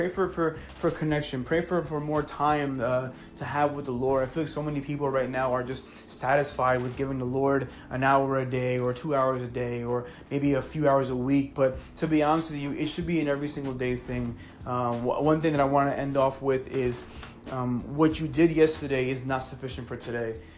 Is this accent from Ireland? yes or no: no; Colombia; just came back from Colombia about two months ago. And that was a great experience going back to my home country and preaching over there.